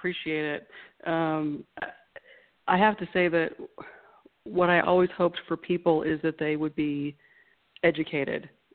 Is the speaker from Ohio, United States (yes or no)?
yes; Ohio, United States; also born or lived in Northeast; So, but I'm not from the South. I was born and raised in Ohio and spent the majority of my life in the Northeast.